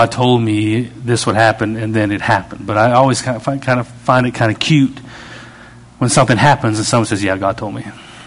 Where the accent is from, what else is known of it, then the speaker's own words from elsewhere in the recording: Canada; I'm pretty cool. I'm Canadian. I can be cool.